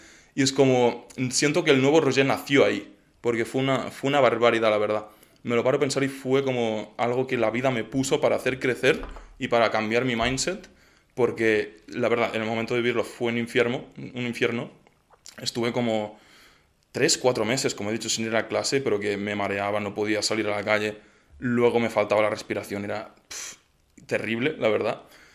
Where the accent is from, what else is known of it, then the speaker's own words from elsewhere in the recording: Lleida, Catalonia, Spain; accent: Lleida; Y encima yo que tengo como mi acento de Lleida, de por ahí el campo, pero...